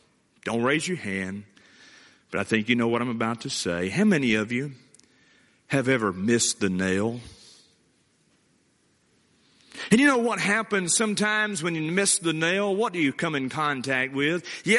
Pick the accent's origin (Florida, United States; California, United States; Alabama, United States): Alabama, United States; And I grew up in Walker County, Alabama, Bible bowls right and left every month.